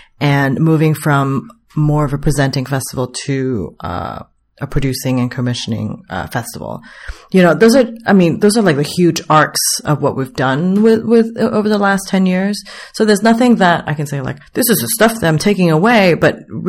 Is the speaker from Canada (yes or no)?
no; Singapore; But I come from Singapore. I came from an ethnic majority. I am solidly middle to upper middle class where I come from.